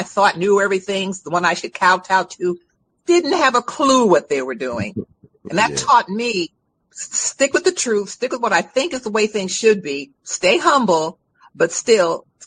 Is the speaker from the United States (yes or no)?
yes; Chicago, Illinois, United States; One is growing up in South Side of Chicago, believing that because I was Black, I was underprivileged